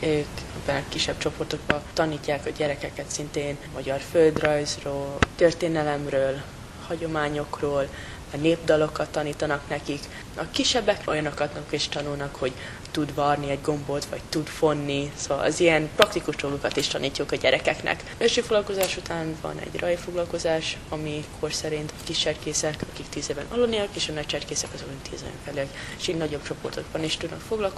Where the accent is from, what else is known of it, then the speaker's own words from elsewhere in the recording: United States; Amerikai vagyok, és te magyar is vagyok. És ez így jó, két kultúrában részt tudok venni